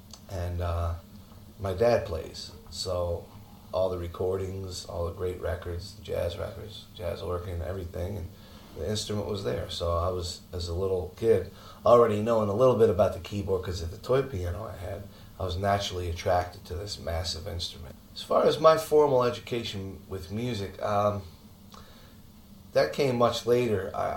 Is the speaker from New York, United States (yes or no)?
no; Philadelphia, Pennsylvania, United States; but there was a teacher in Philly when I was around, I'm from Philadelphia, and when I was around 12 that I started going